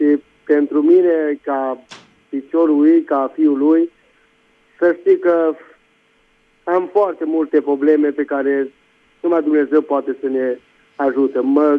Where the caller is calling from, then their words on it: Târgu Mureș, Mureș County, Romania; din Târgu Mureș și vreau să vă spun